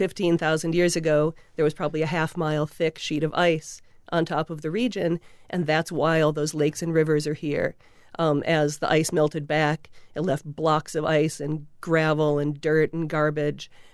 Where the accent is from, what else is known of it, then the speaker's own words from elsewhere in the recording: St. Paul, Minnesota, United States; I grew up watching you on Newton's Apple on KTCA in St. Paul.